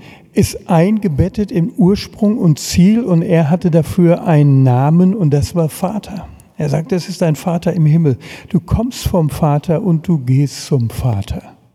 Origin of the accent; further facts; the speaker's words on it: North Rhine-Westphalia, Germany; Ich komme ja aus dem Ruhrgebiet, und da ist die Brieftaube das Rennpferd des kleinen Mannes.